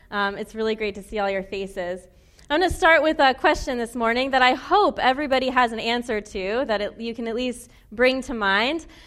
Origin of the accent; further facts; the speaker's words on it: New York, United States; also born or lived in Midwest / Scotland; I didn't grow up here. I'm not a native New Englander. I grew up in New York.